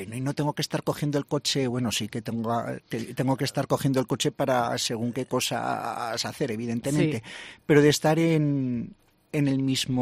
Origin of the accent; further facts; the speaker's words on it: Luna, Aragon, Spain; Yo soy nacido en Luna, en las Cinco Villas.